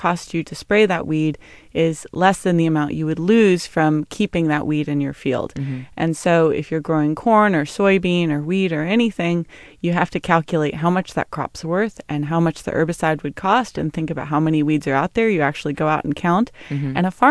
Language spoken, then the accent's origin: English; Lexington, Kentucky, United States; I grew up in Lexington, born and raised.